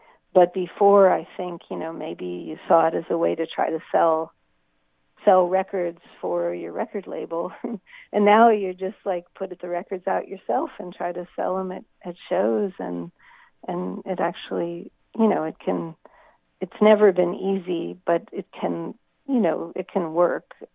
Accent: Pittsburgh, Pennsylvania, United States; I grew up in Pittsburgh, and my father worked in the steel industry

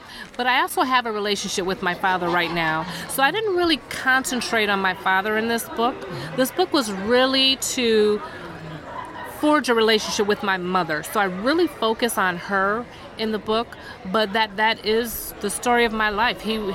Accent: Buffalo, New York, United States; I am born and raised in Buffalo, New York.

